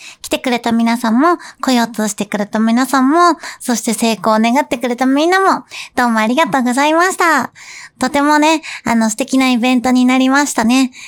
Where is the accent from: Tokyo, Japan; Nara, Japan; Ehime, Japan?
Tokyo, Japan; 私東京出身なんですけど、